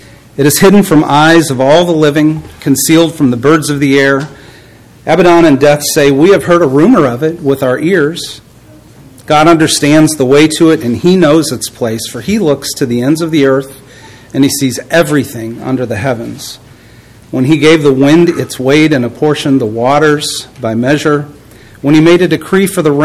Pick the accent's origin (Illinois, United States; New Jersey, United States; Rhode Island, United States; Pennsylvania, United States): Illinois, United States; Pekin; So I'm at Prince Road a lot, but I'm from Pekin, Peoria, Illinois.